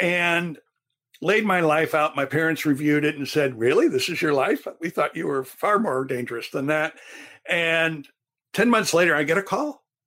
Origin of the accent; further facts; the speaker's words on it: Turkey; also born or lived in Thailand; You know, I grew up in Turkey and Thailand. I didn't grow up in Illinois.